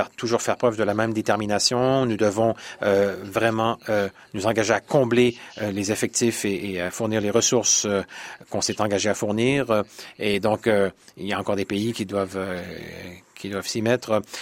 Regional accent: Ukraine; Évidemment, comme je suis ukrainienne, ça portera sur l'Ukraine.

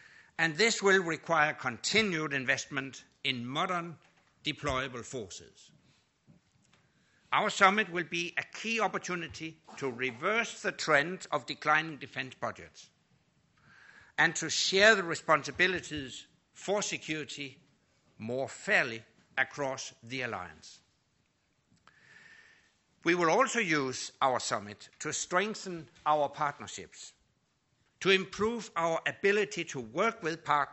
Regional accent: Denmark; Growing up in Denmark in the 1960s, I came of age in a Europe that was divided and dangerous, when everything could end in the flash of a nuclear exchange.

